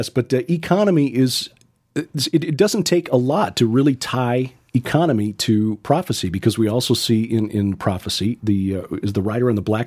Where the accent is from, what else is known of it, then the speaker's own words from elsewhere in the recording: Chicago, Illinois, United States; I'm from Chicago. And when you grow up in Chicago, you think nothing happens mm-hmm. south of Joliet.